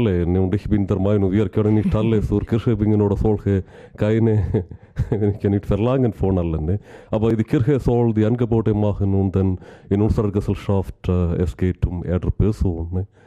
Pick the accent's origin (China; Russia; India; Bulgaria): India; Kerala; weil Wallis und Kerala, mein Heimatkanton, ist auch stark geprägt vom Glauben